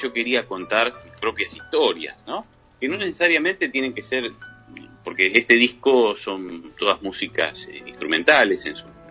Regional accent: Buenos Aires, Argentina; born there; un poco por mi historia personal, de haber nacido en una familia del barrio de La Boca, en Capital Federal.

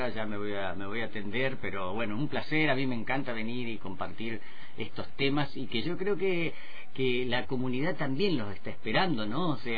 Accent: General Roca, Río Negro, Argentina; yo me crié acá en Roca, acá en Barrio Aeroclub

